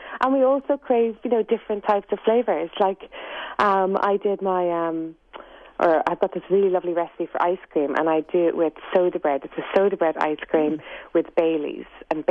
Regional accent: Ireland; It feels very good for my soul when I cook, you know, Irish traditional dishes because I'm Irish.

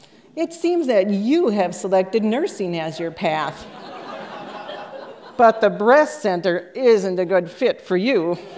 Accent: Washburn, United States; I'm from Washburn

